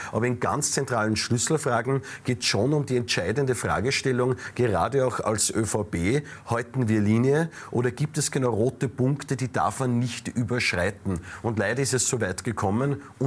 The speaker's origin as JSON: {"language": "German", "region": "Upper Austria", "country": "Austria", "said": "Bei uns in Oberösterreich gibt es ein Sprichwort"}